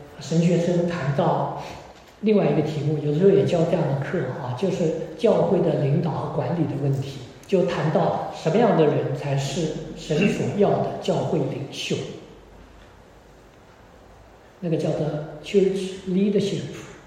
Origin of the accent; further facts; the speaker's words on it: China; 牧人跟我们中国人的那个概念也有不同的